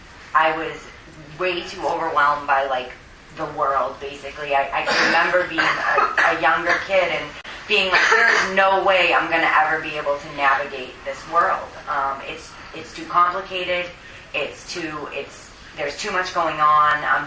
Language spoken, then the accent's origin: English; Boston, Massachusetts, United States; So I'm from Boston, Massachusetts, and I started, you know, drinking at a relatively young age.